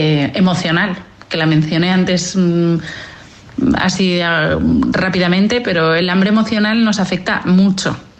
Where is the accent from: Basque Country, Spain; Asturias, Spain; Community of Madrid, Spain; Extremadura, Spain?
Asturias, Spain; Yo soy asturiana, y en Asturias se tiende a sobrecargar a los niños con una ingesta calórica grande